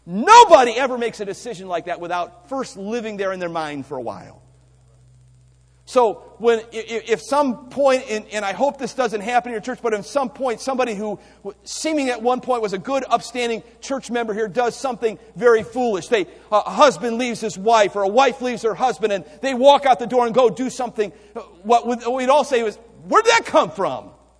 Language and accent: English; Ohio, United States; I come from Northeast Ohio. We have all the seasons.